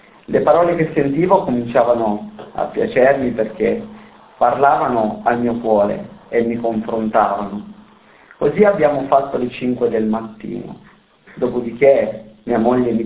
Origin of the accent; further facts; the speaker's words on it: Erice, Sicily, Italy; born there; sono nato a Erice il 31 ottobre 1977